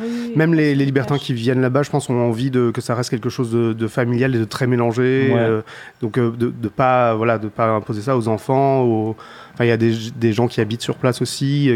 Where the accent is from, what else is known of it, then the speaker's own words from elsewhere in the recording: Nice, Provence-Alpes-Côte d'Azur, France; Et puis vers 20 ans, en fait, je viens de Nice.